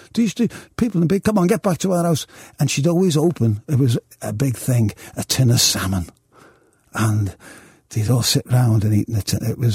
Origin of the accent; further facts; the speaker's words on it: Liverpool, North West England, United Kingdom; I don't think people want to hear all about that growing up in Liverpool.